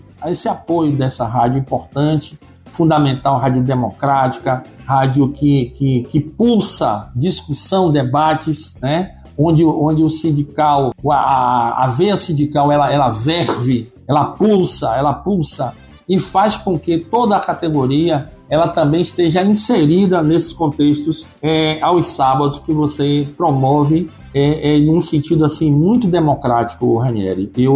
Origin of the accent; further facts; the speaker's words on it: Bahia, Brazil; nós, como brasileiros, como baianos e baianas, nos sentimos em casa